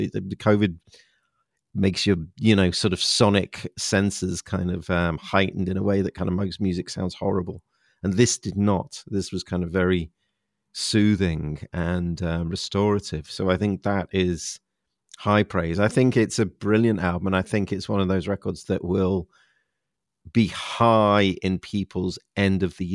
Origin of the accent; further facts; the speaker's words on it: Wirral, North West England, United Kingdom; also born or lived in Liverpool; I was born in Liverpool and kind of grew up on the Wirral